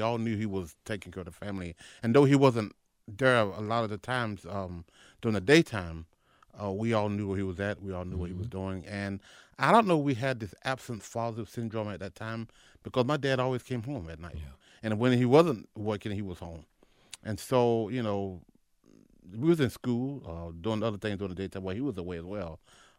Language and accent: English; Benson, North Carolina, United States; we had a, rented some a piece of property that, a house, and probably about seven or eight acres in which I lived there most of my life.